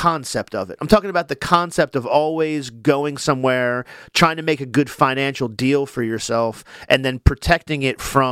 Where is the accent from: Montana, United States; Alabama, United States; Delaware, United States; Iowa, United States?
Delaware, United States; I grew up on Maryland Avenue, Boxwood Road, and in my neighborhood there were families whose parents, one or the other or both, worked at the GM plant in right outside of Newport there.